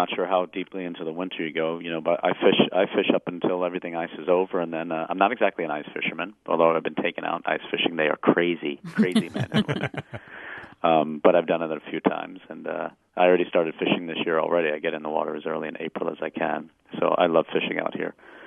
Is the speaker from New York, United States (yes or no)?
yes; New York, United States; I just always thought there always were ambulances. I was from New York. I never even thought that some towns have a volunteer.